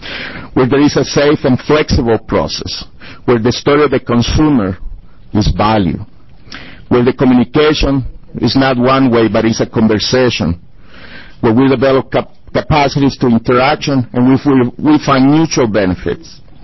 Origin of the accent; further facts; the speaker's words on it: El Salvador; now in Salem, United States; You know, I'm originally from El Salvador, and I'm a Salvadoran American resident here at South Salem. I'm in Senator Winters' district.